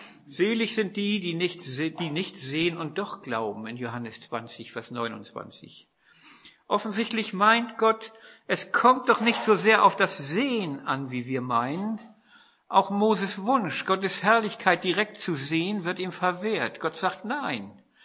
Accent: Flintbek, Schleswig-Holstein, Germany; Ich bin in Flintbek aufgewachsen, da floss die Eider durch.

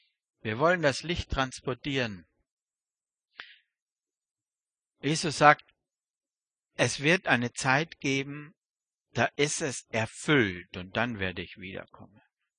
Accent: Austria; die kommen aus meinem Heimatland, aus Österreich.

